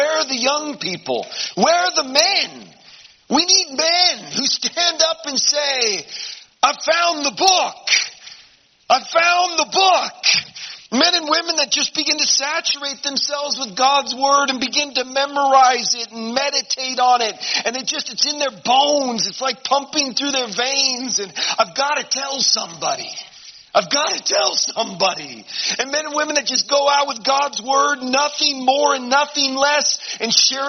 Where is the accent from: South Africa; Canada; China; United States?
United States; Portland, Oregon; also born or lived in Peru; And we're from Portland, Oregon, so we feel like we're kind of on the West Coast right now.